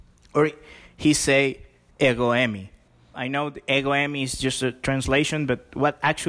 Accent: El Salvador; I'm from El Salvador.

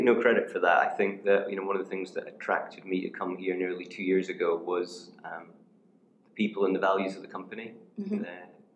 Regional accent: Aberdeen, Scotland, United Kingdom; I grew up in Aberdeen in the north of Scotland. So I had with my mum and my dad and my older sister. Mm-hmm. Quite relatively humble beginnings. Grew up in a council housing estate

